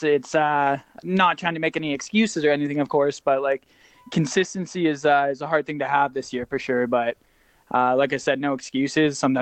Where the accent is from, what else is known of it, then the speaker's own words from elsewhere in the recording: Winnipeg, Manitoba, Canada; I'm from Winnipeg myself